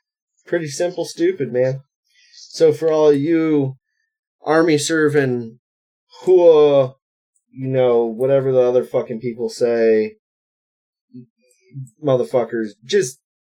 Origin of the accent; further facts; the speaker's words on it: Ohio, United States; I'm from Ohio, everyone, for people who don't care